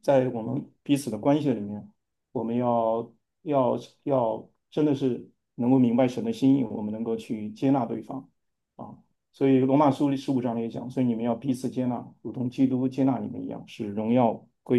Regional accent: China; 当然就是说我们中国人讲，就是说好像近朱者赤，近墨者黑

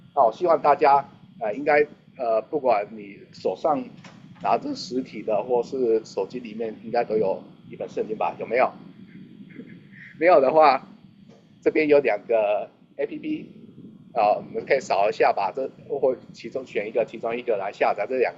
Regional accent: China; 那我们中国人讲到善事的时候，我们都想到造桥铺路、救济穷人这种的事情

